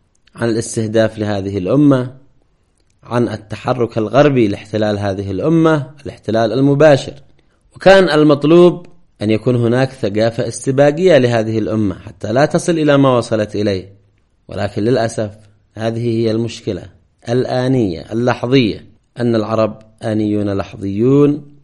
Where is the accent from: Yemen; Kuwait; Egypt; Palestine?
Yemen; توصف الأحداث عندنا في اليمن